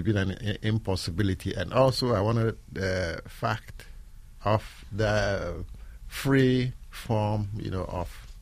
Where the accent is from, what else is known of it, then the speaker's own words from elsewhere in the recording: Ghana; English is a second language; a majority of people in my hometown did weave at the time I was growing up, but I wasn't actually replicating Kente cloth, which is an iconic fabric, in Ghana.